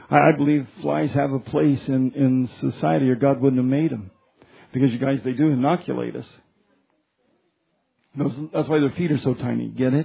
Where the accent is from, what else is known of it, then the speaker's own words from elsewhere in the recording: Commerce City, Colorado, United States; Evidently, I was growing up in Commerce City.